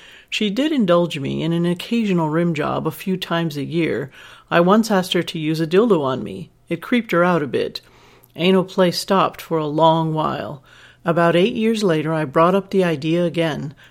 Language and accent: English; the South, United States; At that time, there was no internet, and growing up in the South, there was really no education about sex.